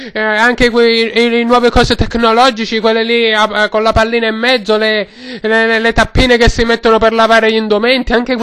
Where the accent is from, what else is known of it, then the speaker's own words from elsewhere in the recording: Calabria, Italy; Sono calabrese, sono.